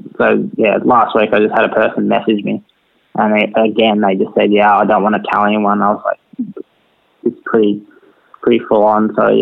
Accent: Geelong, Victoria, Australia; all my family and friends are from Geelong, so I grew up in Geelong

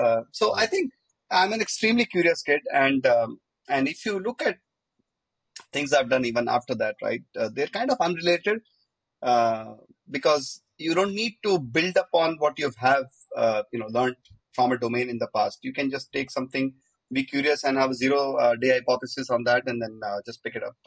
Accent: Ahmedabad, Gujarat, India; moved away as an adult; I grew up in Ahmedabad, and I was there until I was 25 years of age.

